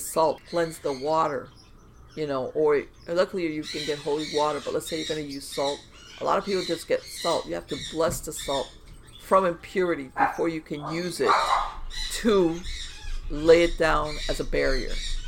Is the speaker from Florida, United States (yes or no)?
yes; Florida, United States; And again, because I'm bilingual, I grew up in South Florida.